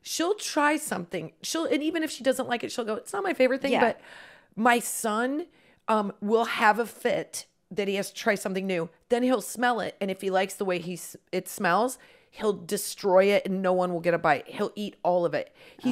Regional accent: Midwest, United States; We're very from the Midwest.

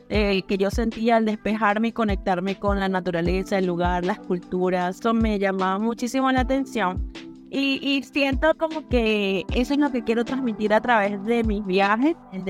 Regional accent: Venezuela; Soy de Venezuela y trabajé en la primera industria de Venezuela.

